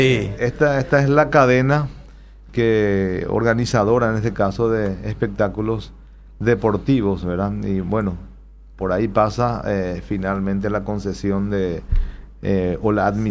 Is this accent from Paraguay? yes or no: yes; Paraguay; así somos los paraguayos, ¿verdad? Así somos los paraguayos